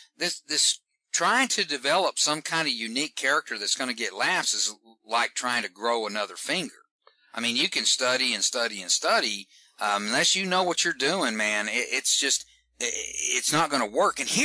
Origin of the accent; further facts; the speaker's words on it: Texas, United States; accent: Southern; I have a fairly distinct Southern accent. I was born and raised in Texas.